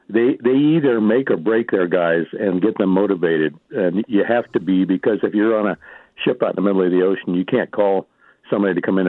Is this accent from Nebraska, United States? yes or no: yes; Nebraska, United States; My background is real similar to yours. I was raised in Nebraska, and we had shop classes back in junior high school.